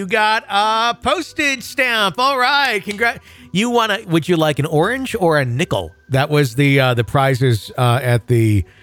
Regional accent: Wisconsin, United States; at called the Lutheran Home in my hometown in Wisconsin.

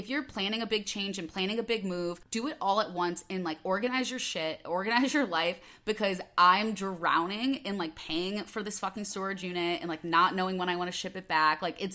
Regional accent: Midwest, United States; accent: Midwest; I would have like one drink, and then like my Midwest accent would come back out.

